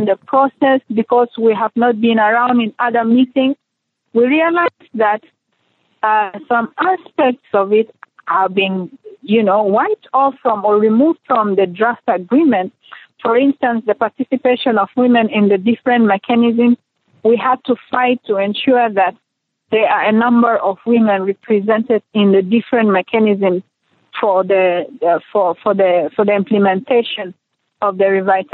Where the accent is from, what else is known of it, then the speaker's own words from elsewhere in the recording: Khartoum, Sudan; I think as many other South Sudanese, we were born and we grew up in conflict. And I grew up in Khartoum where I face discrimination because I'm coming from the South and because I'm a Christian